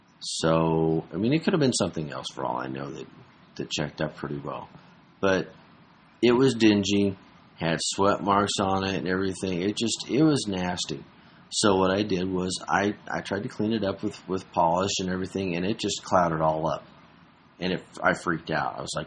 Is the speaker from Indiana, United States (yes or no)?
yes; Indiana, United States; I mean, I grew up in Indiana. You know, we have 100% humidity in the summertime.